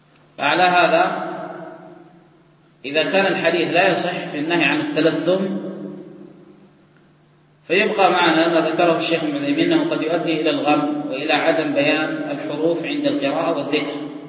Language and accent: Arabic; Yemen; هذا الحزام الذي يلبس خصوصا عندنا في اليمن ما يسمى بالجنابي